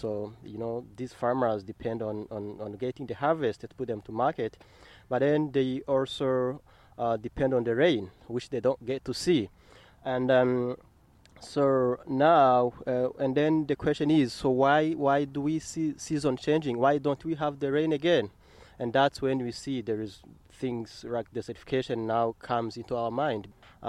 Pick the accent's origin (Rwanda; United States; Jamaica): Rwanda; I'm from Rwanda.